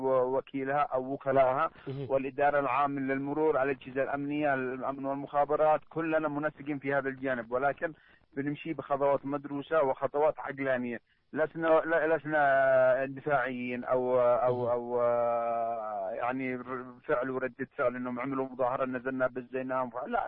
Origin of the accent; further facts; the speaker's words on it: Yemen; إلا عندنا في اليمن